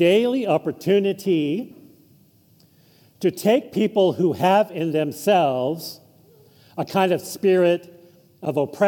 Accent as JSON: {"language": "English", "region": "California", "country": "United States", "tie": "born or raised there", "said": "Now, growing up in California, I never thought, oh, God's here."}